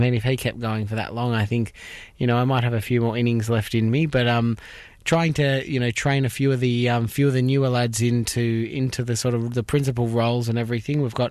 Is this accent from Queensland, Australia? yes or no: no; Melbourne, Victoria, Australia; I am an Irish dancer. I grew up in Melbourne, Australia